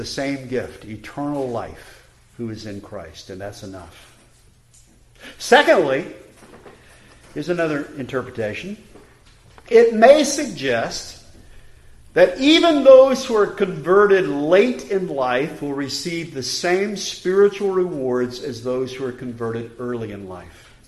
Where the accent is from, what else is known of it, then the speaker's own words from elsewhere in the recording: South Carolina, United States; born there; I was born in South Carolina, and the state motto of South Carolina is Dum Spiro Spero in Latin.